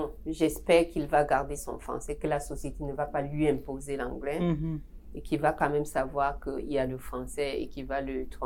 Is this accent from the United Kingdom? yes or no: no; Cameroon; also born or lived in Congo; je suis camerounaise, je viens du Congo.